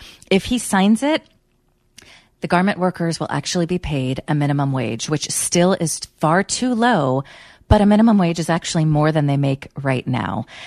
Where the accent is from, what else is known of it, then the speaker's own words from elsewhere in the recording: California, United States; I grew up in California, and what I see just pains me. In my neighborhood in San Francisco